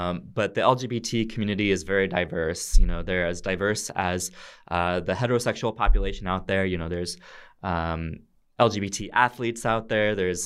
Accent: Alaska, United States; Yeah, so I grew up in Alaska. And so growing up in Alaska, there's some similarities to Mongolia because it's kind of a cold climate, cold environment.

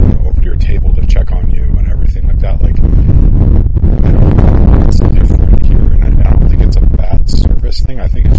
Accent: United States; As an American, we're used to like everything just being like, you know, rush, rush, rush

